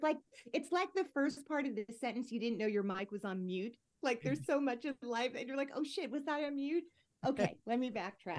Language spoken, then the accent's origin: English; New Jersey, United States; I grew up in New Jersey, so by proximity, that is how my family celebrated.